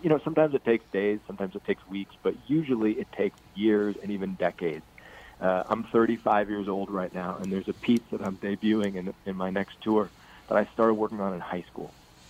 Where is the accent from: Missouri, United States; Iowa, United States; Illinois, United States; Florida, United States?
Iowa, United States; Ames; now in Iowa City, United States; I grew up in Ames, Iowa, and I live 2 hours east of there now in Iowa City.